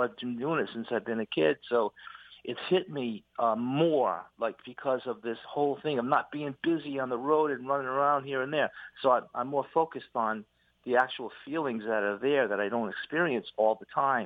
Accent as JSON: {"language": "English", "town": "Woonsocket", "region": "Rhode Island", "country": "United States", "tie": "born or raised there", "lives_now": "Los Angeles, United States", "said": "because I was brought up in Woonsocket, and before I left to go to Los Angeles"}